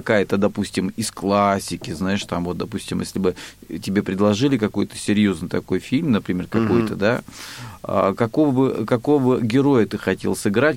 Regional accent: Rostov Oblast, Russia; Я же из Ростовской области.

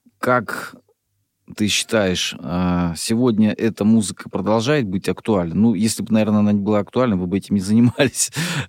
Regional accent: Rostov Oblast, Russia; до провинции, я из Ростовской области

